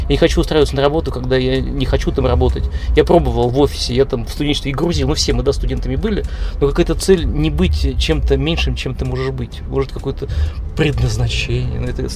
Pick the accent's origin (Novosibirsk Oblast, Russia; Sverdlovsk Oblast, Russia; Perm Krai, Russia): Perm Krai, Russia; Perm; и пермяков в том числе, потому что я из Перми, и, может быть, это какой-то дух пермский, вот этот, не знаю, река Кама дает энергию и силу нашим землякам.